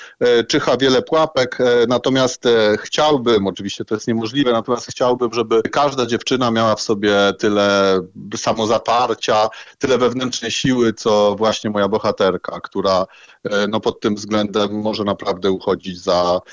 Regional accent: Warsaw, Masovian Voivodeship, Poland; Ja w ogóle czuję się warszawiakiem, urodziłem się w Warszawie, jest to moje drugie miasto obok Legionowa.

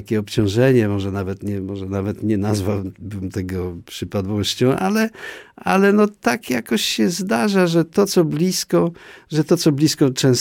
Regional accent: Łomża, Podlaskie Voivodeship, Poland; born there; Mnie bardzo trudno jest powiedzieć, jak Łomża się zmieniła, bo ja w Łomży

